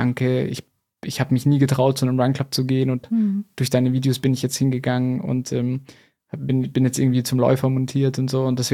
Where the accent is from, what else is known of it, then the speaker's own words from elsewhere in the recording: Munich, Bavaria, Germany; now in Berlin, Germany; Aber ich komme aus München, also bei Oder, okay, bei München, genau, okay, da habe ich gewohnt, den Großteil meines Lebens.